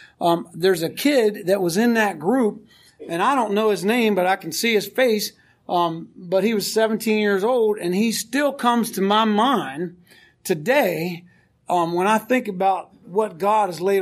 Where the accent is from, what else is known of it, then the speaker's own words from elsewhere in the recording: Georgia, United States; I grew up in Georgia, and so it was going to be different territory.